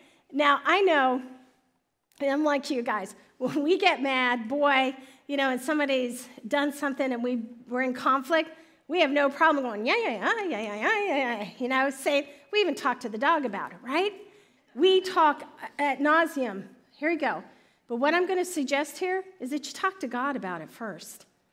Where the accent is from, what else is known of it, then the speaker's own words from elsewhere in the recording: United States; Man, I grew up. I'm American, right? I know who Jesus is.